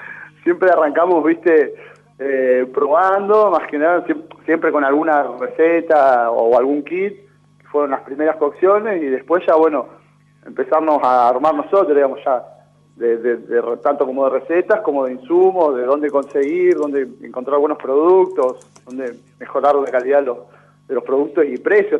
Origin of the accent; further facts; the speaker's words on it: Sarmiento, Chubut, Argentina; así somos de Sarmiento, acá en la, sería Patagonia Estrandina ya.